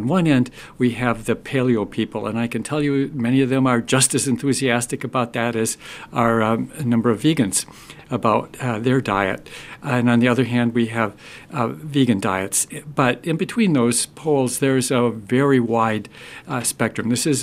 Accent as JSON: {"language": "English", "region": "Midwest", "country": "United States", "tie": "born or raised there", "said": "I grew up in the Midwest, and lots of meat and lots of dairy were right at the center of our diets, as most Midwesterners then and still even now consume."}